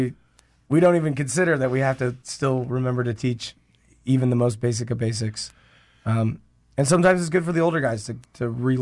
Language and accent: English; Elkhart, Indiana, United States; also born or lived in Lafayette; now in Frankfort, United States; I've lived all over the state. I've lived in Indy. I grew up in Elkhart. I've lived in Lafayette.